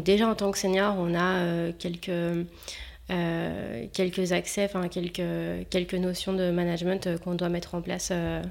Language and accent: French; Lyon, Auvergne-Rhône-Alpes, France; j'ai 32 ans, je suis de Lyon